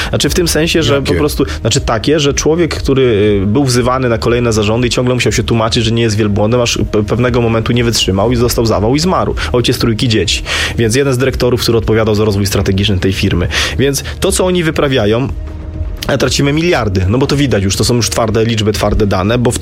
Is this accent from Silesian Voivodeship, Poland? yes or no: no; Warsaw, Masovian Voivodeship, Poland; mieszkam w Warszawie i leży mi to na sercu. Jestem też warszawiakiem.